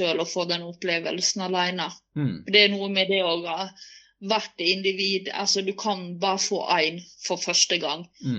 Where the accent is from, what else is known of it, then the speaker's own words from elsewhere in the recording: Rauma, Møre og Romsdal, Norway; Det minner meg om Rauma, der jeg vokste opp, med fjellene og vakker elv.